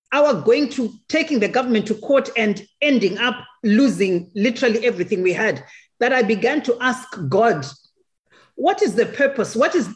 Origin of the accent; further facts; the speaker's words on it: Zimbabwe; So I am a Zimbabwean, born in Zimbabwe. Zimbabwe is a beautiful little country in Southern Africa.